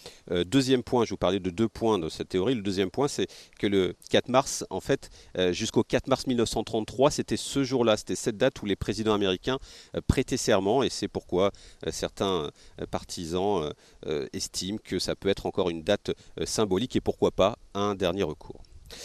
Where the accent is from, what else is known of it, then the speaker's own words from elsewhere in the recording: France; m'ont demandé si j'étais un supporter de Marine Le Pen, puisque je venais de France.